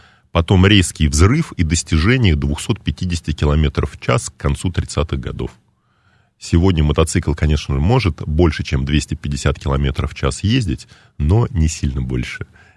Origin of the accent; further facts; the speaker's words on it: Samara, Samara Oblast, Russia; В Самаре, в моем родном городе.